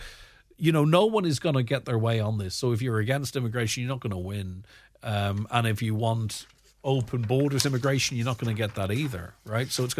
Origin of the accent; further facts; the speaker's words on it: Ireland; We are the Irish people and we are proud to fly our flag.